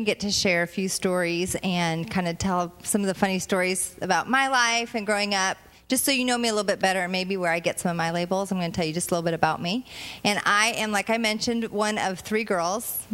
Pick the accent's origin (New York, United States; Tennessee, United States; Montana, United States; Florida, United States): Montana, United States; moved away as an adult; also born or lived in Texas; now in California, United States; I always say I'm originally from Montana, even though I've not lived there for probably, I don't know, 26 plus years.